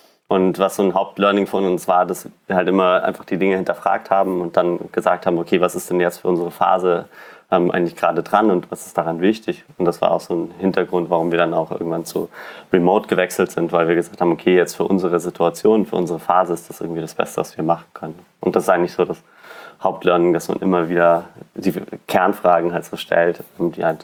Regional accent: Bavaria, Germany; now in Berlin, Germany; Also ich bin im Allgäu aufgewachsen, also mitten in den Bergen

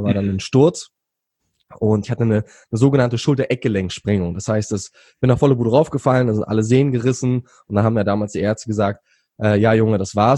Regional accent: Berlin, Germany; born there; Ich bin gebürtiger Berliner.

